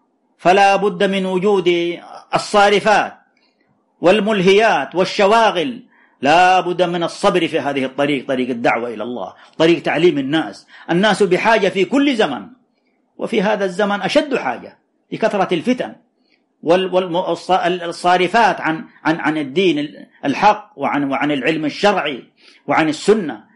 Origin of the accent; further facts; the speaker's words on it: Saudi Arabia; علينا في هذه البلاد من عقيدة أهل السنة والجماعة، أسست عليها بلادنا المملكة العربية السعودية